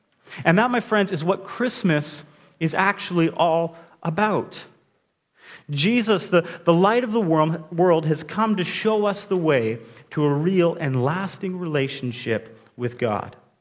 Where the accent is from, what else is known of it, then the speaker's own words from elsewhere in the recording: Alberta, Canada; I grew up in Alberta, and it was freezing, so that's why we'd go for a drive.